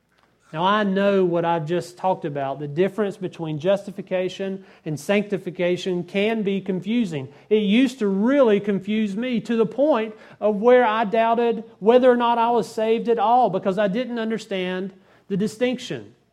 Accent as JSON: {"language": "English", "region": "Bible Belt", "country": "United States", "tie": "born or raised there", "said": "I've heard it all of my life growing up in the Bible Belt."}